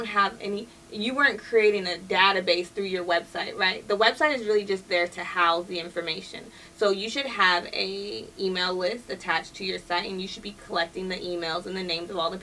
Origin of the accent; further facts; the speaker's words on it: California, United States; I'm from Cali. I don't need too much.